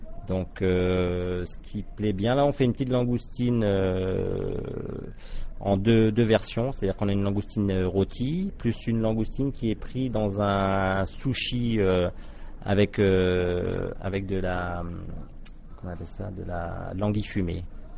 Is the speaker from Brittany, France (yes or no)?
yes; Brittany, France; now in Vendée, France; je suis rentré en Bretagne, donc dans mon pays d'origine. Je suis resté 2 ans et depuis, je suis en Vendée. Ça fait 6 ans et demi maintenant.